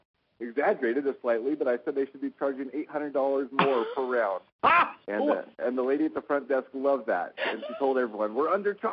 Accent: California, United States; I'm from Northern California

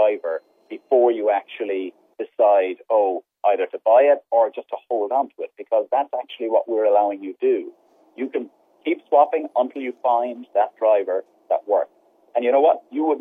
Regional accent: Ireland; I grew up in Ireland, right by the sea.

